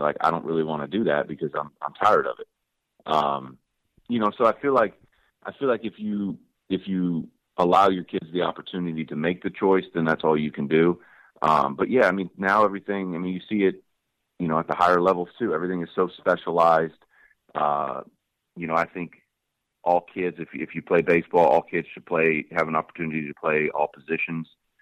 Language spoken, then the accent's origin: English; Pacific Northwest, United States; I grew up, like you said, I grew up in the Northwest.